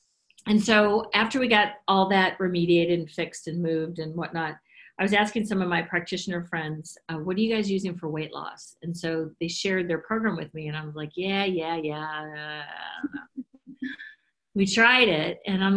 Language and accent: English; Wisconsin, United States; And you know the sad part about this is I'm Italian. And I grew up in Wisconsin. So, they should take away my Italian card.